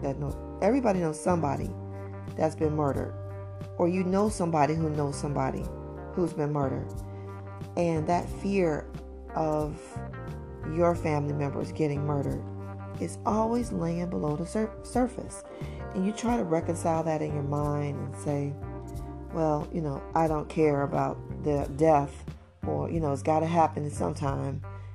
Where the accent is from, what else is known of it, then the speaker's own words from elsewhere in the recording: Chicago, Illinois, United States; So this morning I was thinking about my family out of Chicago. That's where I'm from. I'm from the Auburn-Gresham neighborhood, and that's like the worst crime area in Chicago right now.